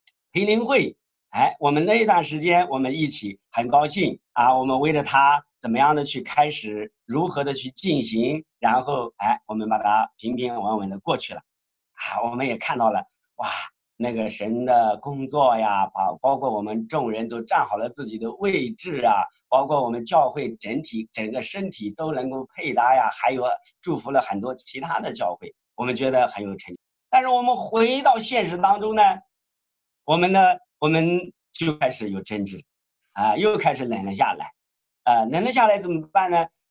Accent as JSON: {"language": "Chinese", "town": "Hefei", "region": "Anhui", "country": "China", "tie": "born or raised there", "said": "我们呢是本土成长，我们就是本合肥的，我们就生在合肥，我们长在合肥"}